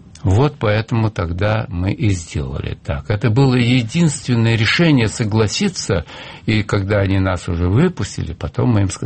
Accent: Saint Petersburg, Russia; born there; Я сказал, я родился в Ленинграде, я и умру в Ленинграде.

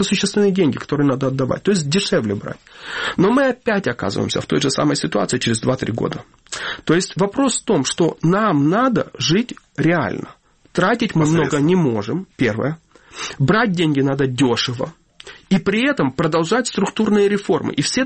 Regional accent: Ukraine; стал настоящим украинцем, с моей точки зрения. Да? Несмотря на то, что я разговариваю на русском языке.

